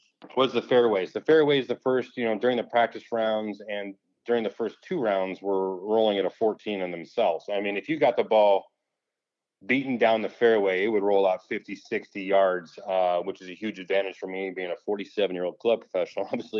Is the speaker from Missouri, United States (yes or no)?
yes; St. Louis, Missouri, United States; So Hayden went to Missouri, which I'm from St. Louis originally.